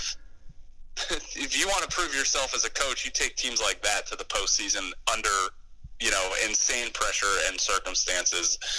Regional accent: New England, United States; I grew up in New England

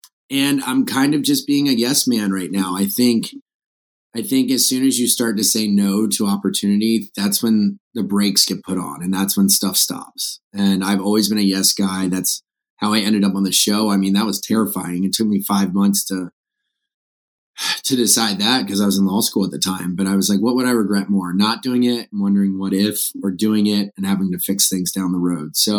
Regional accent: Delaware, United States; now in Charleston, United States; my life in Charleston and growing up on the Eastern Shore of Delaware.

